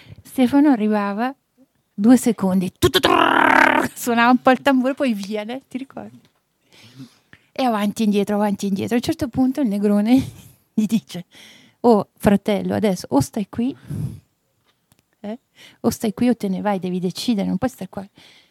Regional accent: Sessa, Ticino, Switzerland; Vengo da Sessa, un piccolo paesino del Malcantone.

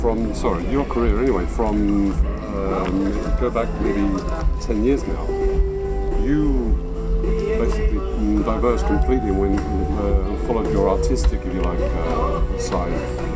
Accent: England, United Kingdom; For me, I mean, I'm English, but for me, punk started in New York.

